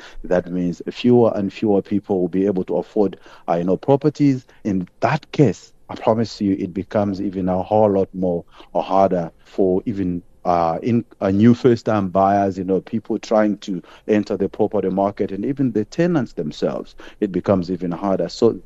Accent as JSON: {"language": "English", "country": "South Africa", "said": "we as South African consumers, we've been through a lot"}